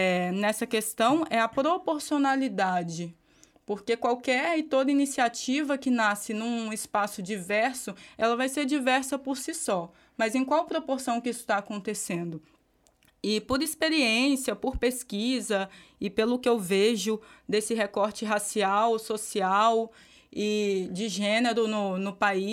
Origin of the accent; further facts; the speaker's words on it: Minas Gerais, Brazil; Eu sou de Minas Gerais, então lá é uma perspectiva completamente diferente.